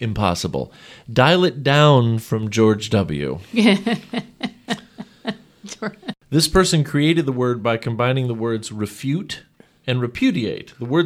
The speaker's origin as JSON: {"language": "English", "country": "Germany", "said": "Like, we're from Germany, the land of chocolate."}